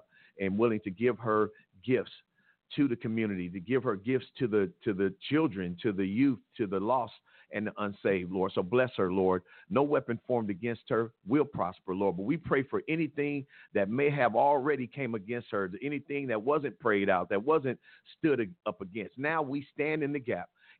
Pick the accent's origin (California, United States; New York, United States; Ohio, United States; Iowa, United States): California, United States; Compton; I'm grateful to be a part of Compton. I grew up in Compton